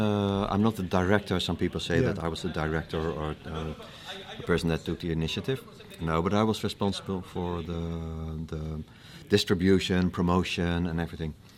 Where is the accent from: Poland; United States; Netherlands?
Netherlands; No, I'm from the Netherlands. I live in The Hague. It's near Amsterdam. It's the third city of the Netherlands.